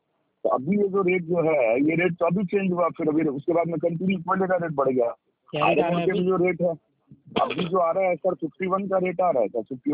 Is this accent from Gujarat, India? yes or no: yes; Surat, Gujarat, India; आपको मेरा home town तो गुजरात ही है ना सर, सूरत आपको बताया तो था सर